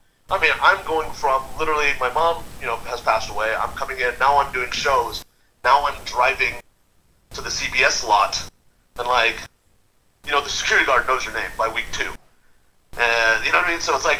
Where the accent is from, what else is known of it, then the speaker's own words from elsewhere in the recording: Texas, United States; now in Los Angeles, United States; you know, originally I'm from Texas, but I live in Los Angeles now.